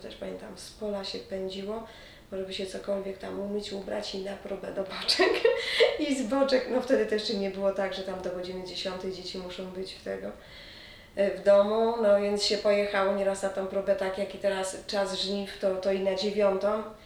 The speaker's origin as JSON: {"language": "Polish", "town": "Kociszew", "region": "Łódź Voivodeship", "country": "Poland", "said": "a ja z kolei pochodzę z Kociężewa."}